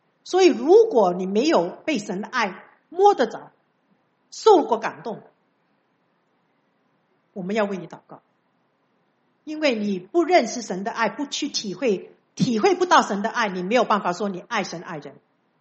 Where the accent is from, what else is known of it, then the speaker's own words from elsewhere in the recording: China; 我们中国人很喜欢讲人情